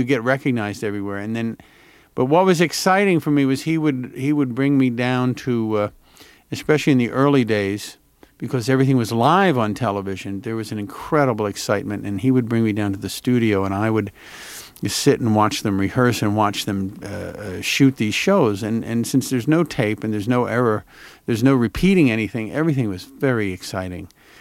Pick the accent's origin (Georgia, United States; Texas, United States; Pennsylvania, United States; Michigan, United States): Pennsylvania, United States; Philadelphia; Also, my dad, we grew up in Philadelphia.